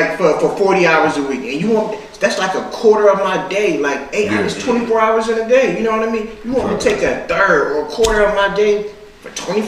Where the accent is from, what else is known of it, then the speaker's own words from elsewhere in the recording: New York, United States; And I'm from New York.